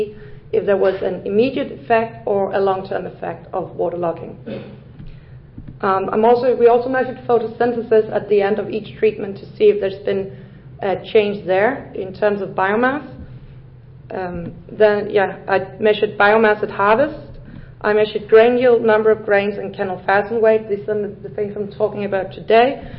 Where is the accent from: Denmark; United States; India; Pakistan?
Denmark; I'm from Denmark, Aarhus University.